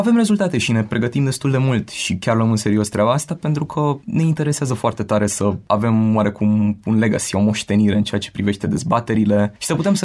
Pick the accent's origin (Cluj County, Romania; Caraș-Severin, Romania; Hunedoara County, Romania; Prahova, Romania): Cluj County, Romania; Cluj; și evident noi din Cluj